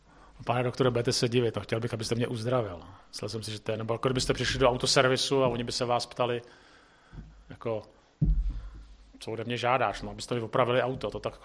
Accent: Prague, Czechia; Prostě jako já jsem z Prahy.

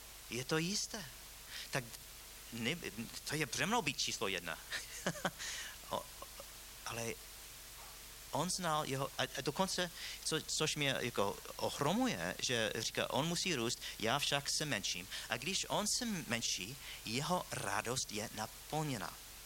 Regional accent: United States; accent: American; Czech is a second language; now in Czech Republic; Toto, já jsem Američan, já mluvím americký, mám ten přízvuk, jo.

